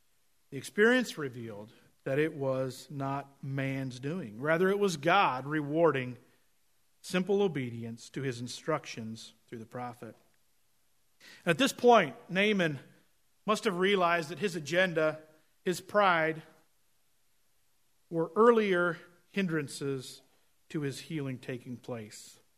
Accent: Oregon, United States; Compared to growing up in Oregon, where I was used to streams that ran off the mountains that were clear, they were cool, they were fresh, those brown, murky rivers of Minnesota looked bad.

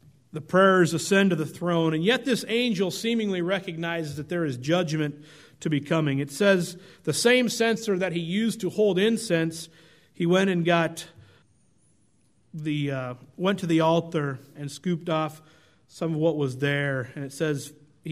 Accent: Oregon, United States; Growing up in Oregon, we often had forest fires across the state up in the mountains.

